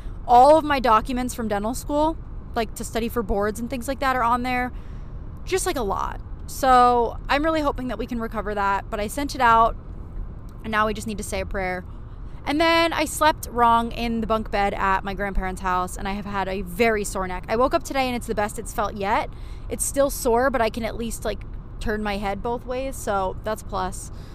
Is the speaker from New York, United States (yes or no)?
yes; Buffalo, New York, United States; I live down here now, but I'm from the Buffalo area.